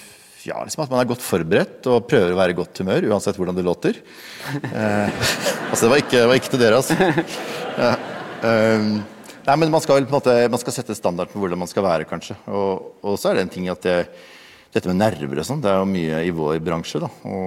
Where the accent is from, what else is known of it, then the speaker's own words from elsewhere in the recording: Bergen, Vestland, Norway; Jeg har endret fokus fra jeg spikket min første pinne hjemme I Fyllingsdalen som 14-åring